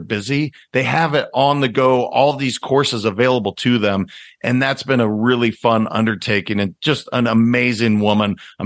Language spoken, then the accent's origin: English; Montana, United States; And so I'm a kid from Montana that was taught boys don't cry.